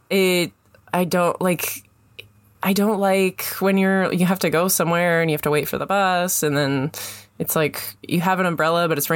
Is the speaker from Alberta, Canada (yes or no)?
no; Kamloops, British Columbia, Canada; No, I grew up in Kamloops, very small neighborhood.